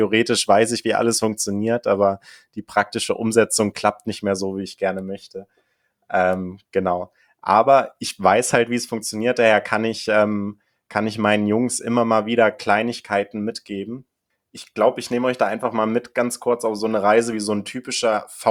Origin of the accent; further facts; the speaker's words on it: Kassel, Hesse, Germany; Ich komme aus Kassel ursprünglich